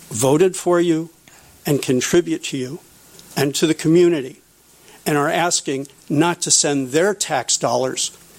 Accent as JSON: {"language": "English", "town": "Morro Bay", "region": "California", "country": "United States", "said": "I'm from Morro Bay area."}